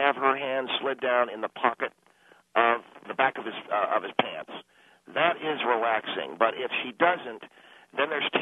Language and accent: English; California, United States; now in Mississippi, United States; No, sir. In Mississippi, I come from California.